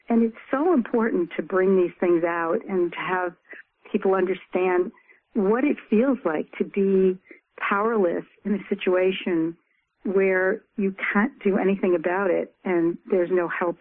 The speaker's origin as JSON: {"language": "English", "region": "New York", "country": "United States", "tie": "born or raised there", "said": "I grew up in Westchester County in a wealthy suburb."}